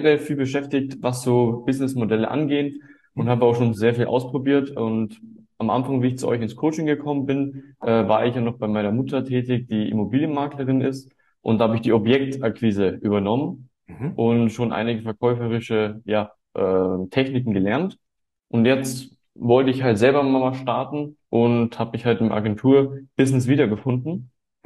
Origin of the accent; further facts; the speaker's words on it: Munich, Bavaria, Germany; ich bin 18 Jahre alt und komme aus München